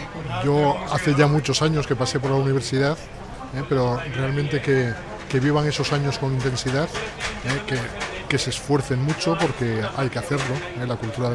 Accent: Elche, Valencian Community, Spain; aunque yo soy de Elche realmente.

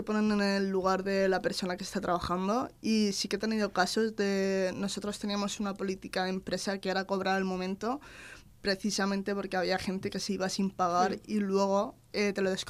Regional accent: Alicante, Valencian Community, Spain; soy de Alicante.

